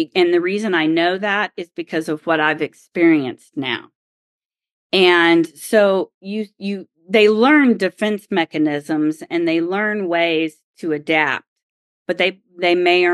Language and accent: English; Oklahoma, United States; it's not just because I grew up in Oklahoma where there is wind